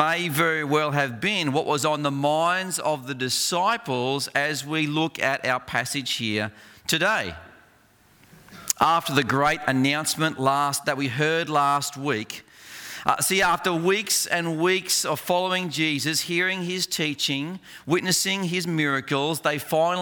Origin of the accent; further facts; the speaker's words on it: Australia; as an Australian, you probably have never thought about this sort of challenge. I mean, we're a pretty laid-back people, really.